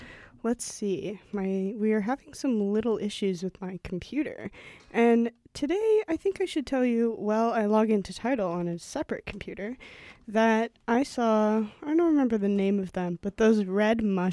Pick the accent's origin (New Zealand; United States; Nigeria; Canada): Canada; British Columbia; Yes, I'm from the Okanagan and that's like, we don't really get many mushrooms because it's so dry.